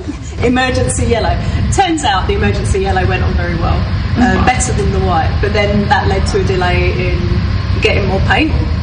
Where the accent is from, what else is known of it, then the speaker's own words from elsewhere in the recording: England, United Kingdom; And being English and really time conscious, we made this timetable that we would be done in like 2 days.